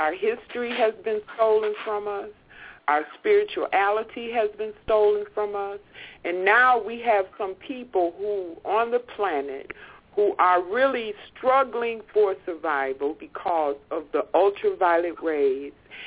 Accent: Southern United States, United States; Well, I'm not a race mixer, but I was raised that way. I'm from the South.

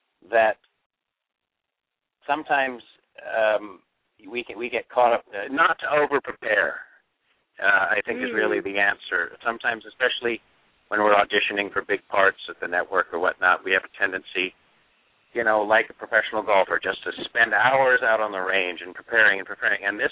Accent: Hollywood, California, United States; also born or lived in England; being a, you know, a Hollywood kind of guy being brought up out there, even though I was born in England.

